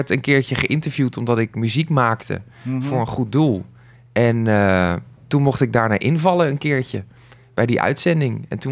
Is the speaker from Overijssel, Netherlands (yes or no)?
no; The Hague, South Holland, Netherlands; Nee, ik kom uit Den Haag, dus met de files 40 minuutjes, dus dat is goed te doen.